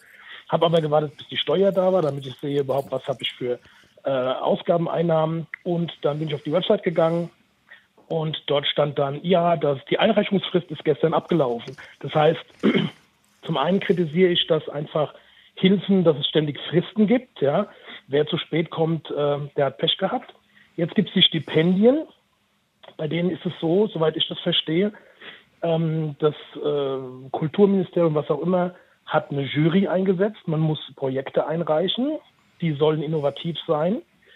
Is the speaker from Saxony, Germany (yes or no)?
no; Hesse, Germany; Ich bin gebürtiger Hesse, ich wohne noch in Hessen.